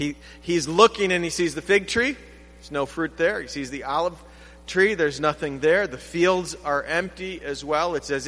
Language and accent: English; Michigan, United States; This I was telling you about where I grew up in the Upper Peninsula.